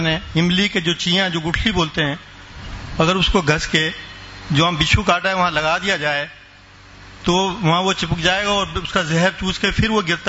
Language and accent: Urdu; Umarkot, Sindh, Pakistan; عمرکوٹ سے.